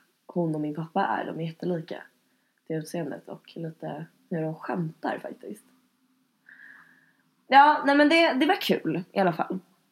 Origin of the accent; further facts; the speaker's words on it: Gröndal, Stockholm County, Sweden; För det började med att jag växte upp i Gröndal med min far och mor och min syster.